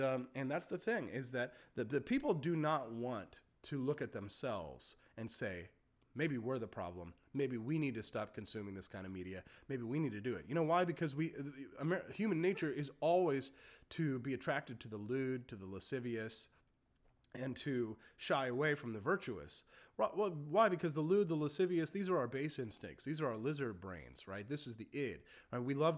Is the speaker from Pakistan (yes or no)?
no; Carthage, Missouri, United States; in Carthage, Missouri, my home state of Carthage, Missouri.